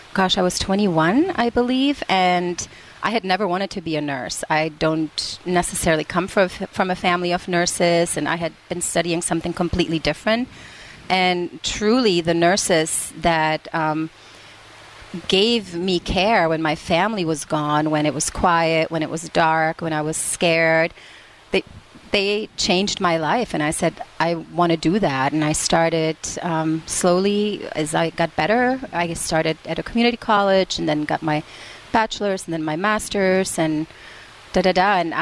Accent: Czechia; first language Czech; English is a second language; Czech. I'm from the Czech Republic originally.

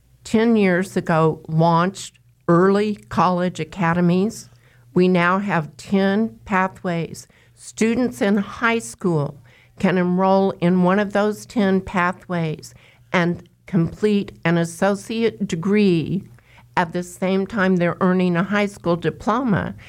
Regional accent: Eureka, Kansas, United States; I grew up in Eureka, Kansas.

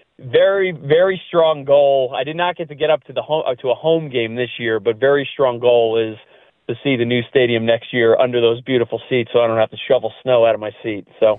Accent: New York, United States; I'm from Long Island

